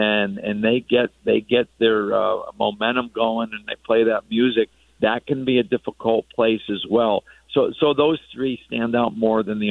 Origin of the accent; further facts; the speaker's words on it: Northeast, United States; Yeah, you know, I grew up watching hockey in the Northeast, and we played a little bit out on the ponds.